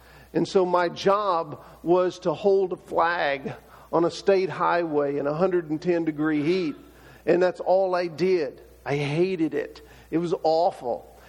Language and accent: English; Texas, United States; I think it's something I picked up from growing up in Texas.